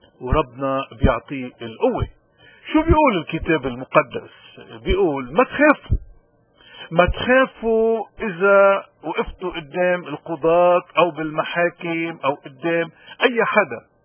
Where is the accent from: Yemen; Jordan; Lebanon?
Lebanon; نحن كلبنانيين قديش نحن اليوم بحاجة ماسة تنعود إلى جذور الإيمان، تنعود إلى ثقافة أهلنا وجدودنا